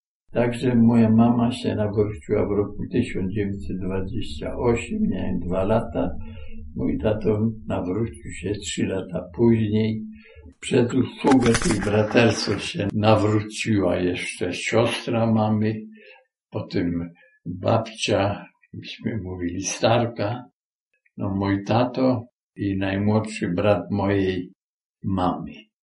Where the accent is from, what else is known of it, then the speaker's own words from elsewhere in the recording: Cieszyn, Silesian Voivodeship, Poland; born there; Urodziłem się w Cieszynie w marcu 1926 roku jako syn